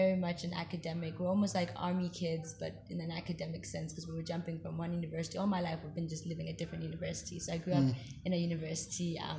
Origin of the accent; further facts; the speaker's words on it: Lesotho; also born or lived in Canada / England; I am from Lesotho originally. Mm. I grew up in Lesotho, Canada, and England.